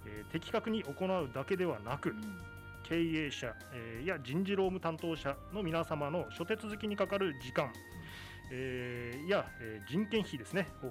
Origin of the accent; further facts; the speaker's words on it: Aso, Kumamoto, Japan; ただ僕の地元阿蘇はですねまだ寒いんですね。